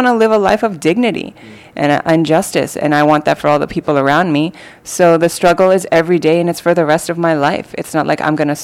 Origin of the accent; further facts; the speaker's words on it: Canada; I grew up with growing up in Canada, being born in Canada, but and being, you know, having a Canadian citizenship, but not actually feeling Canadian